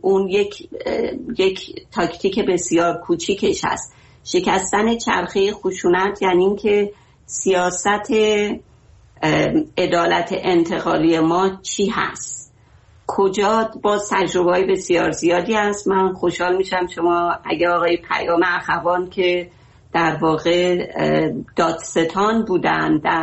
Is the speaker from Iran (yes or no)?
yes; Iran; بله ایران، ما همه ما ایرانی هستیم.